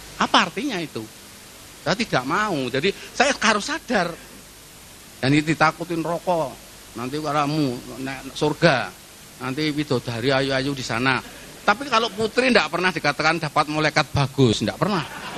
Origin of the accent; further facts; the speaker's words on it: Java, Indonesia; now in Bali, Indonesia; Nah saya ini wong Jawa pindah ke Bali